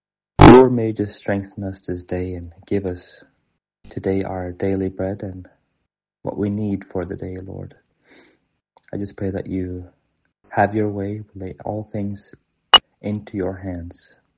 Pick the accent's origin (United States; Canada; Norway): Norway; English is a second language; So I'm from Norway in the church in Vardal